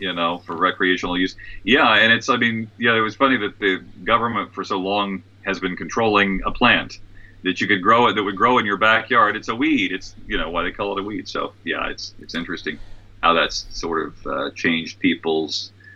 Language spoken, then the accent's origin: English; West Virginia, United States; We have a house in Ohio, right across the river from where I grew up in West Virginia.